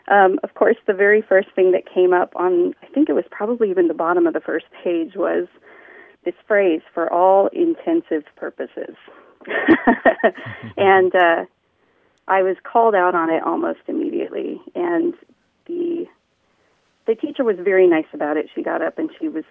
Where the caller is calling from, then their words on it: Tacoma, Washington, United States; I'm calling from Tacoma, Washington.